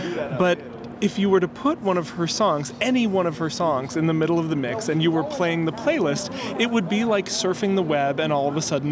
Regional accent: Madison, Wisconsin, United States; A band from my hometown of Madison, Wisconsin … which was a joy to see them.

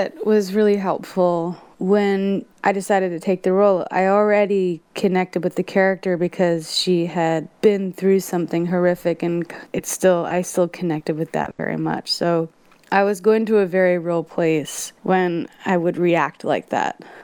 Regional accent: New Jersey, United States; now in Tennessee, United States; I grew up in Jersey, and I decided to move to Tennessee to pursue music

